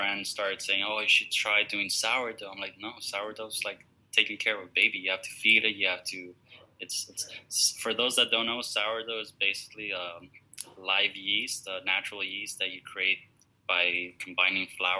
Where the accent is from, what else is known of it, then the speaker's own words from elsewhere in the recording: Miami, Florida, United States; So I'm born and raised in Miami. My background's Colombian.